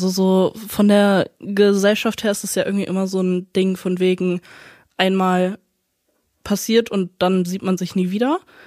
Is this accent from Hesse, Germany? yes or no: yes; Hesse, Germany; ich bin 19 Jahre alt und ich komme aus Hessen.